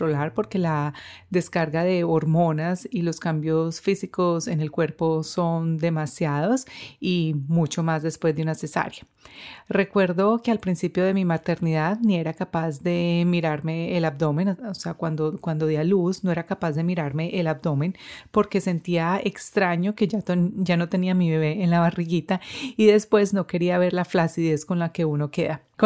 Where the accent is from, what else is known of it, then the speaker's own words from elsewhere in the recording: Medellín, Antioquia, Colombia; yo crecí en Medellín y viví en Medellín por 20 años